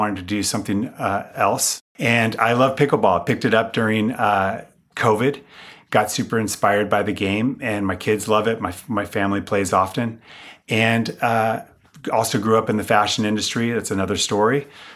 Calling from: California, United States; I am calling from the San Francisco East Bay Area.

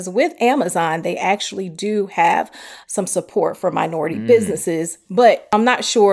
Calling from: Atlanta, Georgia, United States; from Atlanta, Georgia, the founder of Thrive 12.

